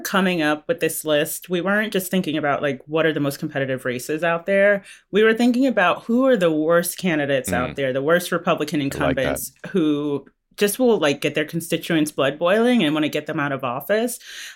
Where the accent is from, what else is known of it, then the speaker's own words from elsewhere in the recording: North Carolina, United States; I'm not from North Carolina 11, but I am from North Carolina.